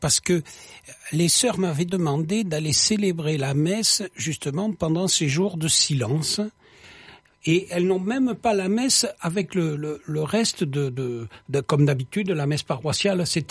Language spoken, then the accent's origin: French; Villefranche-de-Rouergue, Occitanie, France; Mais je viens du coin de Villefranche de Rouergue.